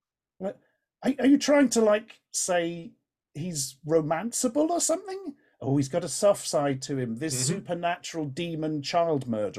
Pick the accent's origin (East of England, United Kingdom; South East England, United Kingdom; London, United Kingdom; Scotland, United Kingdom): East of England, United Kingdom; I'm from Norfolk in the UK